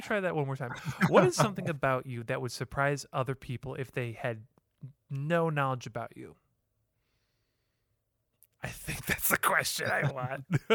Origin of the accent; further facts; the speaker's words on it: Great Lakes, United States; its early days were very much where I'm from, the Lake States, the East Coast. Well, I'm not from the East Coast, you know what I mean?